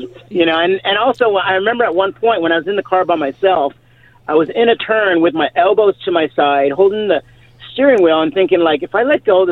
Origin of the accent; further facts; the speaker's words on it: San Jose, California, United States; moved away as an adult; now in Carlsbad, United States; No, I'm from Northern California, from Silicon Valley.